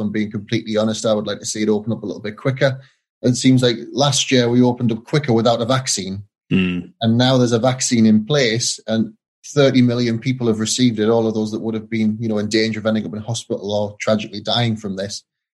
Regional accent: North East England, United Kingdom; I probably shouldn't admit that as a Geordie, should I?

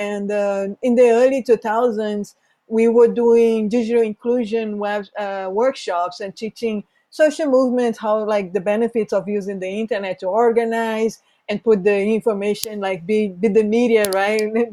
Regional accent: Brazil; I'm originally from Brazil

